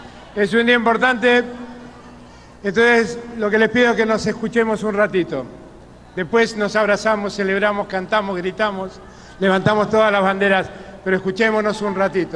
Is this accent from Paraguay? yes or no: no; Argentina